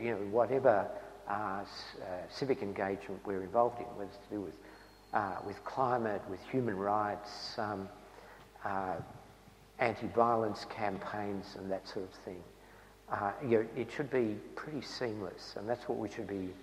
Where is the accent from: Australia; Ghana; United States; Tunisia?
Australia; it's difficult to not fall into a state of terminal shame being an Australian at the moment.